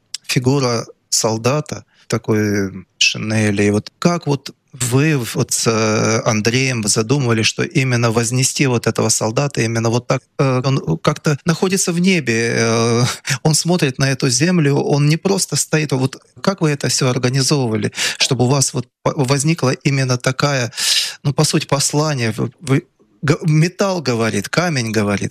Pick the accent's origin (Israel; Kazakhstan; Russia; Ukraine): Ukraine; born there; я родился на Украине, меня дедушка 5 лет повел с собой на военные парады